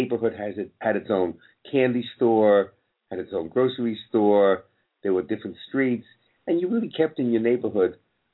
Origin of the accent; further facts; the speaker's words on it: Bronx, New York, United States; Yes, I grew up in the Bronx.